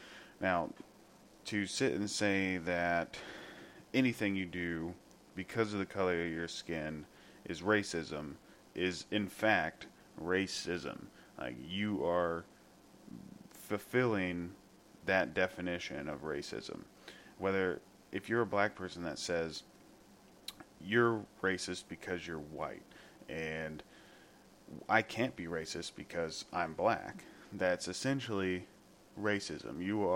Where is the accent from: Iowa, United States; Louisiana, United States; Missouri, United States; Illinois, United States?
Missouri, United States; Florissant; But I'm from Florissant, Missouri, which is literally a mile away from Ferguson.